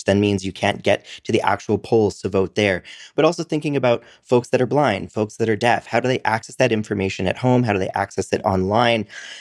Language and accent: English; United States; now in Canada; I'm from the United States, but I live in Canada now